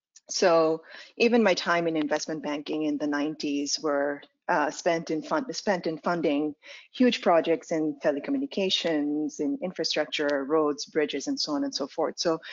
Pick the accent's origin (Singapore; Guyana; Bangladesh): Bangladesh; now in United States; So I was born and brought up in Bangladesh, which is a tiny little country surrounded by India on three sides and the ocean on the fourth side.